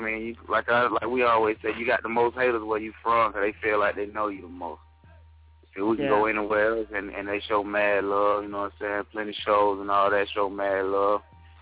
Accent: Opelika, Alabama, United States; Yeah, we're from Opelika. Straight up Opelika. It's the Opelika area.

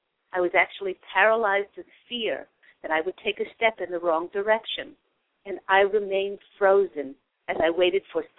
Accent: New York, United States; born there; New York, New York. That's where I was born.

